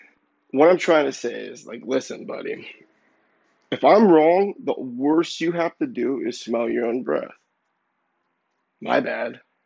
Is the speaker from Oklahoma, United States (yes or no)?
no; Los Angeles, California, United States; A lot of people are leaving LA, but I'm from LA. I'm from Los Angeles County.